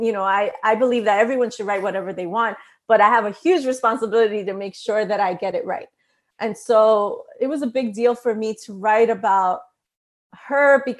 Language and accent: English; Bronx, New York, United States; So even though I'm writing about the Bronx and I grew up in the Bronx, it does not matter.